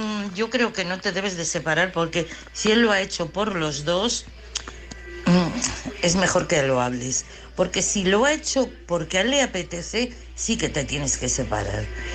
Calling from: Madrid, Community of Madrid, Spain; de Madrid.

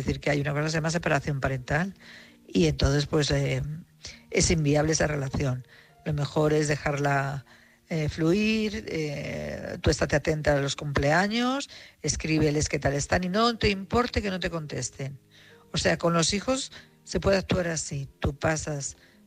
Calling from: Madrid, Community of Madrid, Spain; de Madrid

